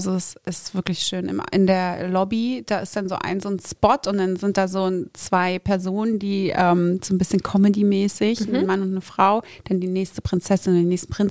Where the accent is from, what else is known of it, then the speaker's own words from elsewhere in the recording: Berlin, Germany; als Berliner Jöre